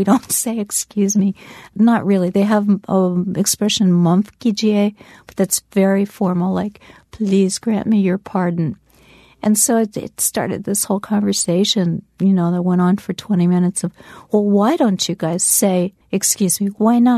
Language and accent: English; New York, United States; I got there as a New Yorker where everything is scheduled, everything.